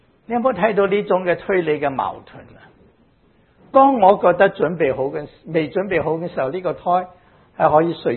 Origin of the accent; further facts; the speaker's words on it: China; 其实我系七十二岁嘅。啊，点解咧？佢话七十三岁看住中国年嚟到计嘅